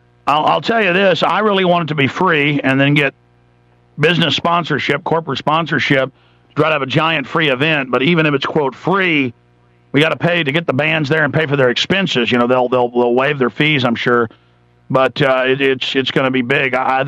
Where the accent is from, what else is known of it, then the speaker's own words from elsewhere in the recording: the South, United States; They also tried to stage the Civil War, and I'm from the South. I'm not bashing the South. My family was all on the Confederate side.